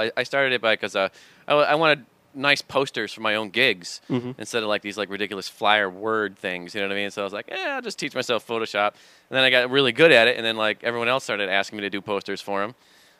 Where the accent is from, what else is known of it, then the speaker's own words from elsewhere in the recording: Syracuse, New York, United States; I grew up in Syracuse, so I was like, I hate the snow.